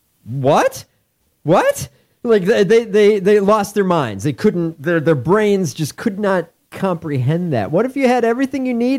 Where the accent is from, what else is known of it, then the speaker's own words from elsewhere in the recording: Texas, United States; You and I grew up in Texas. I don't think I've ever seen a Hispanic panhandler.